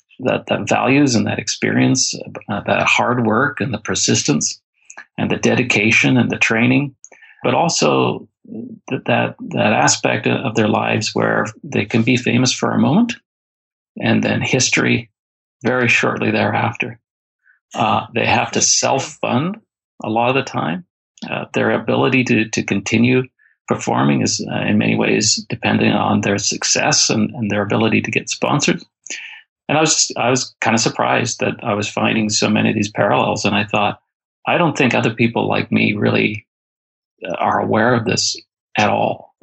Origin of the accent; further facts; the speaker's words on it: Alberta, Canada; now in British Columbia, Canada; I live in British Columbia now. I'm from Alberta originally.